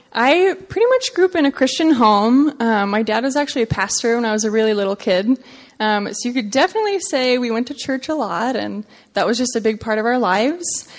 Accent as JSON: {"language": "English", "town": "Manteca", "region": "California", "country": "United States", "said": "I'm from Manteca, so East Union."}